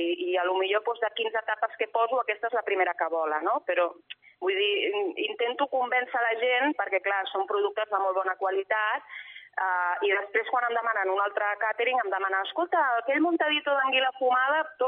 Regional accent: Barcelona, Catalonia, Spain; Jo soc natural de Barcelona i visc a Barcelona, però de tota la vida, des que vaig néixer, he estiuejat a un poble mariner de la província de Tarragona, que és l'Ametlla de Mar.

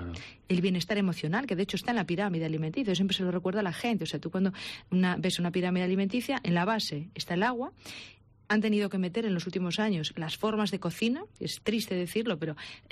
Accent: Galicia, Spain; que nosotros somos gallegos y hay que desayunar con un buen pan gallego

